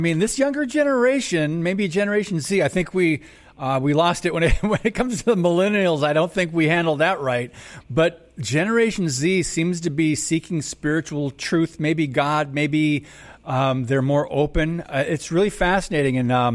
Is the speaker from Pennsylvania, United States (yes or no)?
no; Michigan, United States; I grew up in Michigan, so I'm a Wolverines fan.